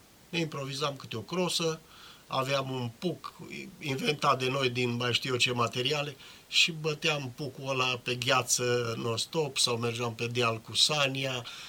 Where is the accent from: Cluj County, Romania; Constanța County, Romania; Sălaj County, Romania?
Cluj County, Romania; Jucu de Mijloc; Deci, practic, cel puțin Jucu de Mijloc, satul meu natal, care face parte din comuna Jucu, era preponderent cu legumicultură și alimenta tot Clujul.